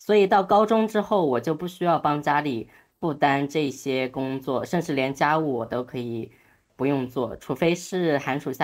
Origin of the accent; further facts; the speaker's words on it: southern China, China; 我来自于南方的一个农村地区，我的父母是农民工